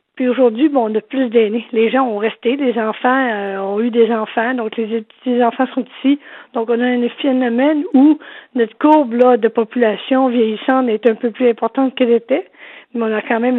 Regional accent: Matane, Quebec, Canada; born there; now in Chibougamau, Canada; Non, moi, je suis née à Matane, mais ça fait quand même 30 ans que je suis à Chibougamau.

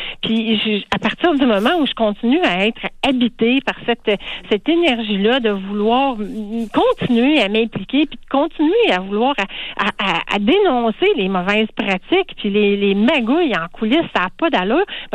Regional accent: Quebec, Canada; now in Montreal, Canada; moi, je viens de l'Outaouais, donc je suis une intrue à Montréal

